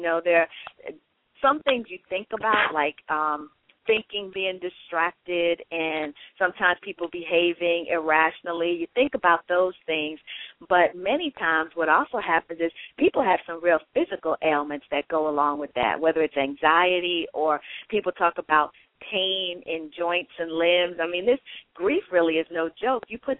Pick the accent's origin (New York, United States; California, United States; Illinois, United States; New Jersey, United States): New York, United States; Yeah, you know, I'm from New York, and so it really is amazing that I don't know anyone that passed away in that, because that is my home state